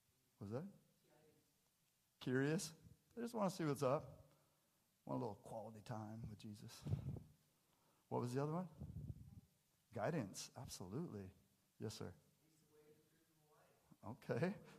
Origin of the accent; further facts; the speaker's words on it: Briar, Washington, United States; also born or lived in Seattle; I came from Seattle, born at the University of Washington. I grew up in a little town called Briar. I come from there.